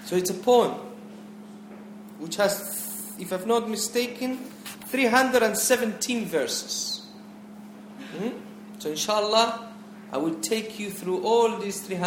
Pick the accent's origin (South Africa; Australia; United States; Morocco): Morocco; Tangier, Tanger-Tetouan-Al Hoceima; also born or lived in Spain; I was brought up in Tangier, but my family is originally from Fez. So my father was born in Fez.